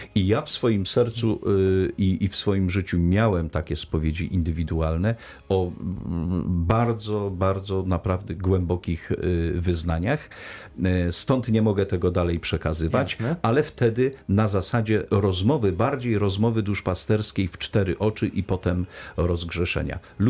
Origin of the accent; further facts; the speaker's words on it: Silesian Voivodeship, Poland; To pamiętam z dzieciństwa, bo pochodzę ze Śląska Cieszyńskiego